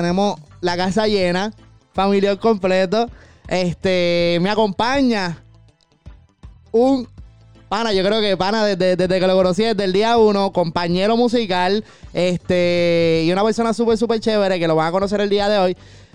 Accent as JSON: {"language": "Spanish", "town": "Caguas", "country": "Puerto Rico", "said": "Yo soy de Cagua y pues lo más que iba a la playa era San Juan"}